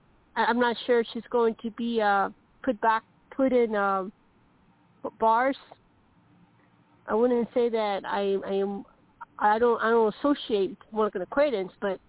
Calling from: Colorado, United States; Colorado.

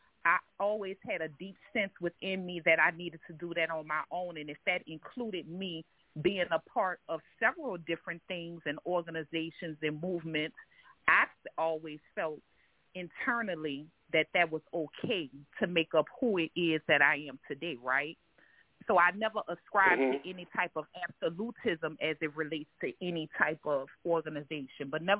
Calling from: New Orleans, Louisiana, United States; I'm doing good. I'm calling from New Orleans, and I was listening

